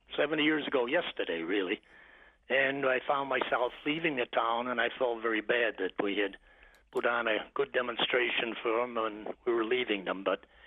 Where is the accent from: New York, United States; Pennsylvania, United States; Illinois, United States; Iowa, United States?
New York, United States; Rochester; born there; also born or lived in Irondequoit; Well, I was born in Rochester, but I lived some of my married life in Irondequoit.